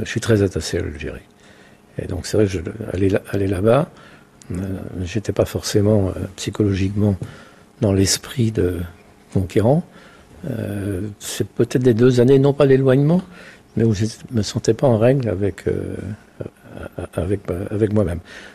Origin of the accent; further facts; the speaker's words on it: Guingamp, Brittany, France; born there; tout près de Guingamp, à la campagne. Je suis né pendant la guerre, quoi, en fait, dans une petite ferme. Donc j'ai passé jusqu'à l'âge de 4 ans dans une toute petite ferme, avec une famille très regroupée dans une petite maison.